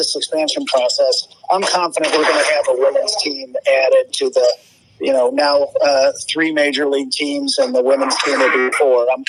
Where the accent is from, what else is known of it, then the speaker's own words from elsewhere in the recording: Cincinnati, Ohio, United States; I grew up on the West Side.